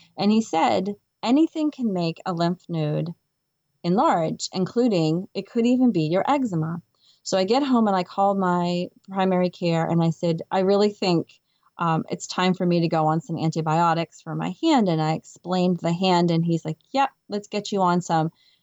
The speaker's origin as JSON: {"language": "English", "town": "Boston", "region": "Massachusetts", "country": "United States", "said": "I'm from the Boston area, not in the Boston diocese, but close enough."}